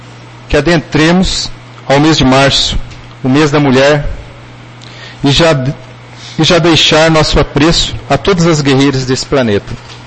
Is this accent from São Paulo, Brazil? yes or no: no; Londrina, Paraná, Brazil; born there; Nasci em Londrina, mas me considero filho dessa terra, pois cheguei aqui antes mesmo de completar meus 3 anos de idade.